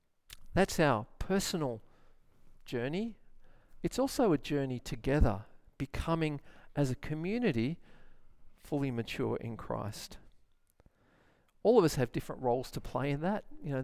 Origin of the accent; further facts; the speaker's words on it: New South Wales, Australia; I'm from New South Wales. We play another type of football